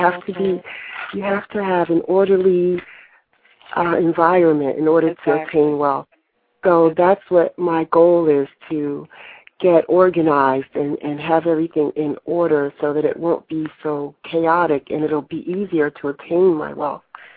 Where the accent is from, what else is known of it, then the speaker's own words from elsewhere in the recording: New Jersey, United States; From New Jersey.